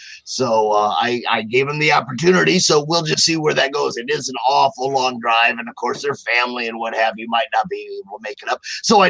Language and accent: English; Omaha, Nebraska, United States; I grew up in Omaha, Nebraska.